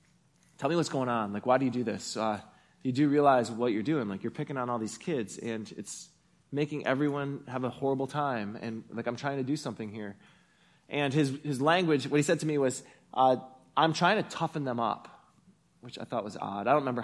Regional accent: Hudsonville, Michigan, United States; And I grew up in Hudsonville. Like, this is not my world.

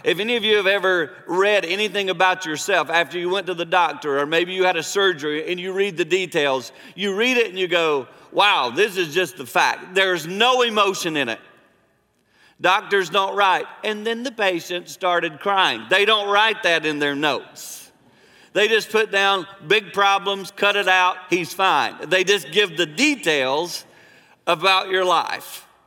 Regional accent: South Carolina, United States; like when I was five, I grew up in South Carolina, and I relived being five and six and seven.

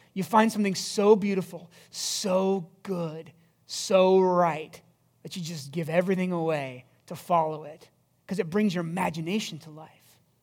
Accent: Iowa, United States; But I was born and raised in Iowa.

